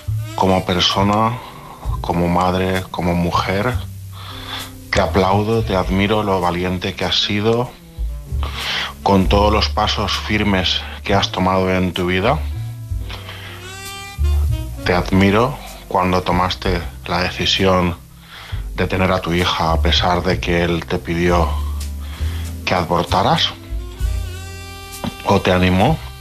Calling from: Alicante, Valencian Community, Spain; de Alicante.

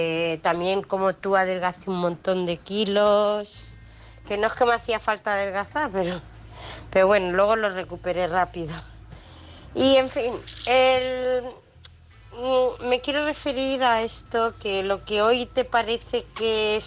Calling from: United Kingdom; del Reino Unido. Hola a todos.

